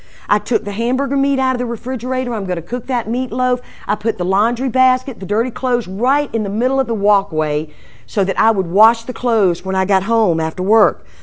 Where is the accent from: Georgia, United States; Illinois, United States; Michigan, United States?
Georgia, United States; Greensboro; also born or lived in Macon; I was born in Macon and we moved to Greensboro, Georgia.